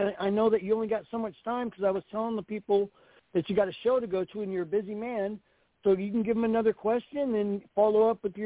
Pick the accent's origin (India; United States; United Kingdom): United States; Tacoma, Washington; And then growing up in Tacoma and getting to see him at the Tacoma Dome that year was amazing also.